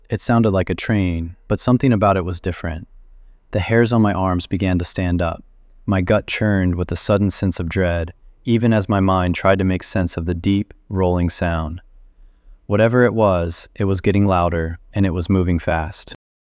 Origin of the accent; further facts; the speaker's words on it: Murfreesboro, Tennessee, United States; On Good Friday in 2009, I went for a run on the local greenway in Murfreesboro, Tennessee, my hometown.